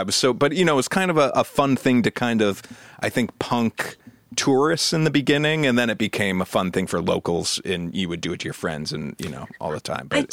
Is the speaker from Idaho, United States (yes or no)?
yes; Sun Valley, Idaho, United States; So growing up in the town that I was from, I'm from Sun Valley, Idaho. There's a dive bar called the Casino.